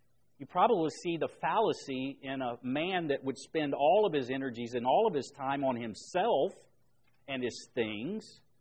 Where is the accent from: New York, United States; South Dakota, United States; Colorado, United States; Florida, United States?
Florida, United States; also born or lived in Indiana; don't go back to Indiana where I grew up because I was just a young lad, didn't know anything. But I grew up in Florida